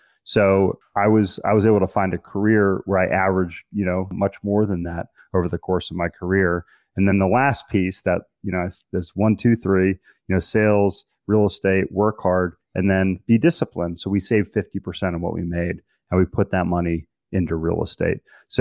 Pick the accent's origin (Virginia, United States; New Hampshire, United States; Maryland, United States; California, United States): Maryland, United States; I grew up in Maryland off the Chesapeake Bay, and it's 90 some degrees and 90 some percent humidity